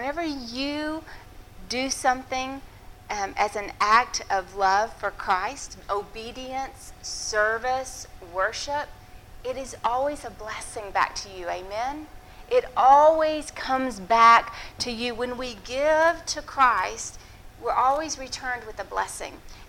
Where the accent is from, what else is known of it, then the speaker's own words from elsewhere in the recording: Arkansas, United States; I had a childhood friend that we grew up together in Arkansas